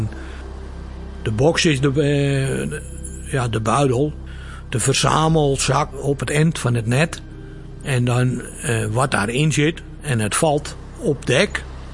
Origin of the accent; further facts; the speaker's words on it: Texel, North Holland, Netherlands; Ik ben geboren op Texel. Naast dat schaap, dicht bij de doopsen in de kerk. En ben opgegroeid op Oost, bij de dijk.